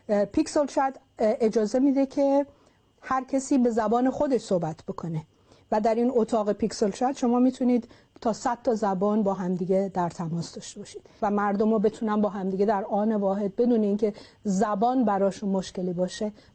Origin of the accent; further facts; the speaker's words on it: Iran; خودم چون ایرانی هستم